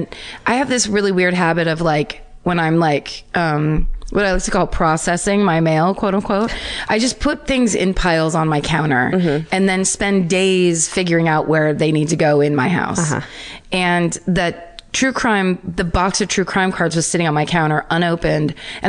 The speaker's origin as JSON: {"language": "English", "region": "California", "country": "United States", "said": "No, I'm from Northern California."}